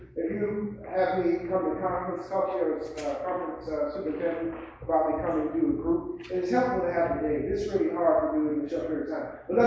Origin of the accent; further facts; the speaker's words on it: New York, United States; I grew up in Harlem, New York, pimps, prostitutes.